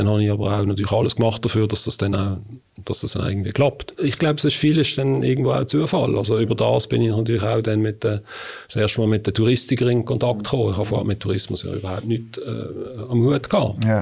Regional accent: Binningen, Basel-Landschaft, Switzerland; now in Bottmingen, Switzerland; Ja, aufgewachsen bin ich in Binningen. Mhm. Dann habe ich relativ lange in Basel gelebt. Mhm. Jetzt wieder in Bottmigen.

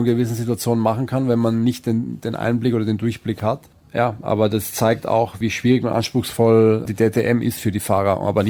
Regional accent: Austria; als kleiner Junge gab es vor allem in Österreich, wo ich aufgewachsen bin

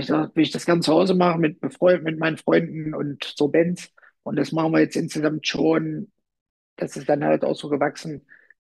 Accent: Rübeland, Saxony-Anhalt, Germany; so bin ich halt auch aufgewachsen hier oben bei uns im Harz, in Rübeland. Das war immer so das kleine Zeckendorf, das Geiliendorf.

